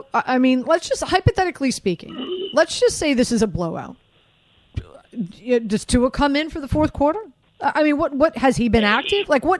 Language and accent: English; Miami, Florida, United States; I'm from Miami, born and raised. Grew up going to the Orange Bowl, watching Dan Marino throw passes to Duper and Clayton.